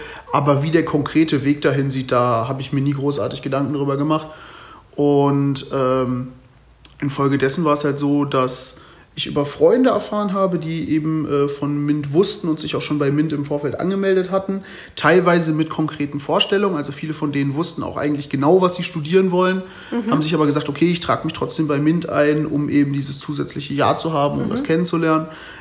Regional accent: Berlin, Germany; Ich bin kein gebürtiger Berliner, habe aber schon hier mein Abi gemacht, war also schon vorher in Berlin also verwurzelt.

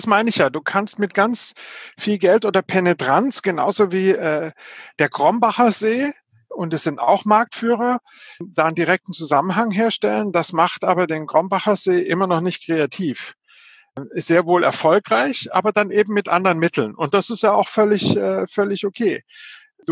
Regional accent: Southern Germany, Germany; ich bin im Süddeutschen groß geworden

